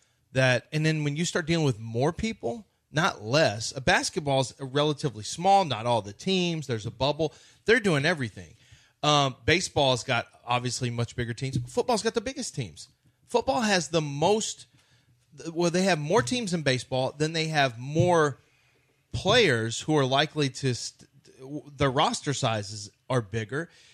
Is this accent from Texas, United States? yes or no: yes; Texas, United States; Are you from Texas? Yes, we are from Texas. We do have Texas plates.